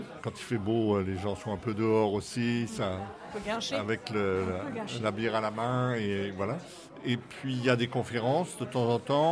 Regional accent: Paris, Île-de-France, France; Moi je suis un parisien repenti et j'ai découvert ce bourg qui est plein de vie, qui est plein d'histoires.

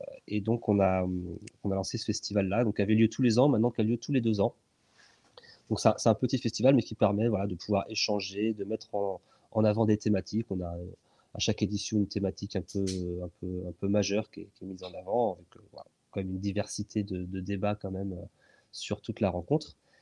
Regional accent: Plessé, Pays de la Loire, France; Mais je suis originaire du coin, en fait. Toute ma famille, on est originaire de Plessé, à quelques kilomètres au nord de Notre-Dame-des-Landes.

